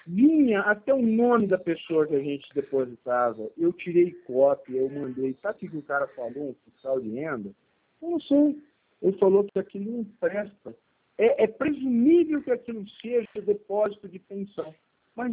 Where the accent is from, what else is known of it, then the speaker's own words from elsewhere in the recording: Italy; eu sou italiano, desse mesmo italiano.